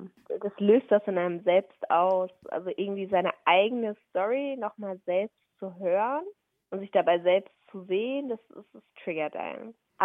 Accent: Germany; wenn ich geantwortet habe, ich komme aus Deutschland, haben sie das zu akzeptieren.

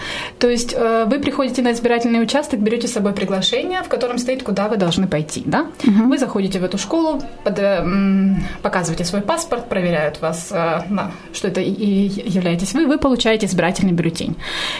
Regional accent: Mykolaiv, Mykolaiv Oblast, Ukraine; also born or lived in Kyiv; Я родом из Украины, я родом из Николаева, но с 22 лет я училась в Киеве, я закончила Национальный университет Киево-Могилянская академия.

